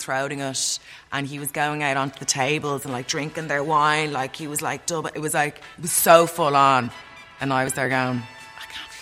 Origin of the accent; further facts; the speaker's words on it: Ireland; So I'm just back from Ireland. I had to go home for the corona, and I was back living in my mother's attic